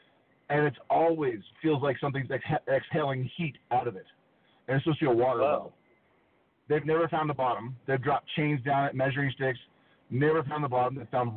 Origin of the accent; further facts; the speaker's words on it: California, United States; back in my home state in California, there's an area called the Devil's Pit.